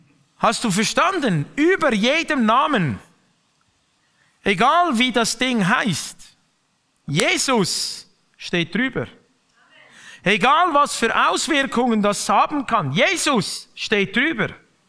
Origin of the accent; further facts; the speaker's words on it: Switzerland; jetzt sitzt du da als Schweizer in Liechtenstein mit dem Deutschen am Tisch